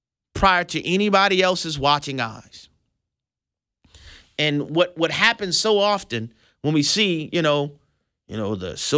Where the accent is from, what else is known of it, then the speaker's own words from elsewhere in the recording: Louisiana, United States; And to add insult to injury, she's from my home state. You know, I'm like, nah, not from Louisiana with this kind of squeamishness.